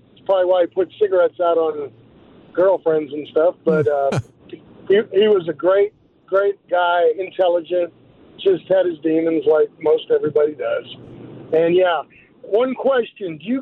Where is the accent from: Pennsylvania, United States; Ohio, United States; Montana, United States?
Pennsylvania, United States; Erie; is from Buffalo. I'm from Erie. It's 35, 40 minutes apart.